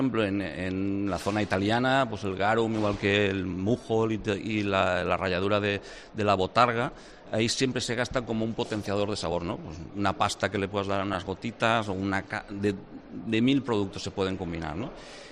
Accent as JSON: {"language": "Spanish", "region": "Valencian Community", "country": "Spain", "said": "Yo soy valenciano, allí pues hemos pasado unos malos días."}